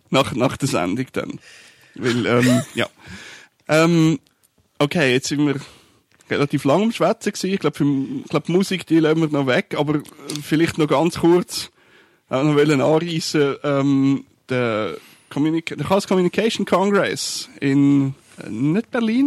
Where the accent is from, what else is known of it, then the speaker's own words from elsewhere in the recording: Schlieren, Zurich, Switzerland; Ich bin aus Schlieren.